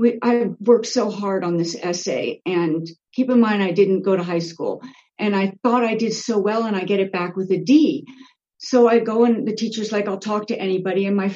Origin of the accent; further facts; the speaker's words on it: Redondo Beach, California, United States; I'm an alcoholic, and I'm from Redondo Beach.